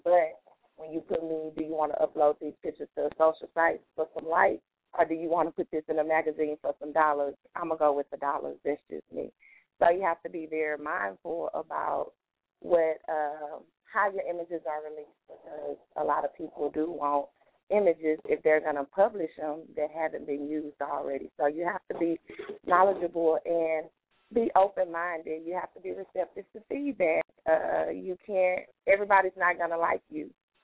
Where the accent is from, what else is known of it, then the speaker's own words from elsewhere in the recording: Houston, Texas, United States; I guess because I'm from Houston, I've been out here, so I've pretty much gotten adjusted to it.